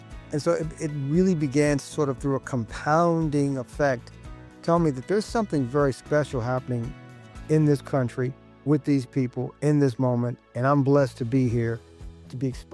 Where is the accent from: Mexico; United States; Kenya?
United States; Missouri; That is also the lifeblood of my home state's economy. Missouri's largest economic driver is agriculture.